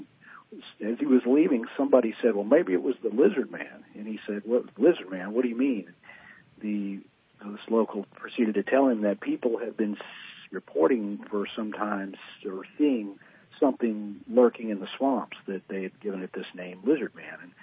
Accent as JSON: {"language": "English", "region": "Texas", "country": "United States", "said": "And I'm from Texas, and, Louisiana's not far."}